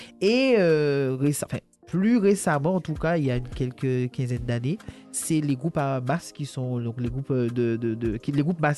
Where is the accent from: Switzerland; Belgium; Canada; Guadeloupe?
Guadeloupe; en tout cas chez nous en Guadeloupe